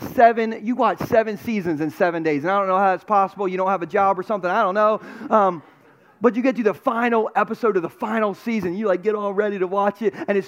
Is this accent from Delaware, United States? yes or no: yes; Delaware, United States; we're from Delaware